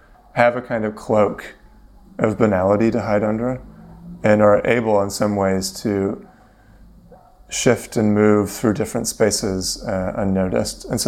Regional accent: Vancouver, British Columbia, Canada; moved away as an adult; now in London, United Kingdom; I'm from Vancouver, moved to London 7 years ago

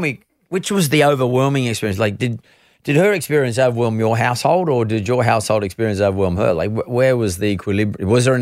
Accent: Sydney, New South Wales, Australia; when I was a kid growing up in Sydney at 15

